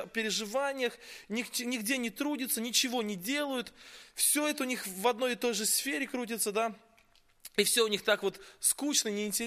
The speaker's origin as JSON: {"language": "Russian", "town": "Yeysk", "region": "Krasnodar Krai", "country": "Russia", "said": "Я приехал из Краснодарского края, город Ейск. Это городок небольшой на берегу Азовского моря."}